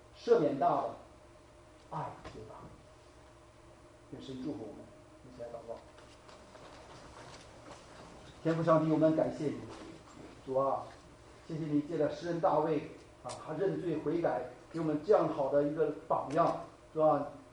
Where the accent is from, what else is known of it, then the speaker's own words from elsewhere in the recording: China; 我们中国人很喜欢讲小福